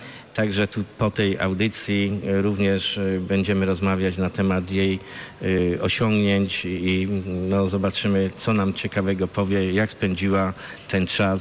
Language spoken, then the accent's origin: Polish; Mielżyn, Greater Poland Voivodeship, Poland; Co prawda ja nie pochodzę bezpośrednio z Witkowa, natomiast urodziłem się w gminie Witkowo, pochodzę z Mielżyna.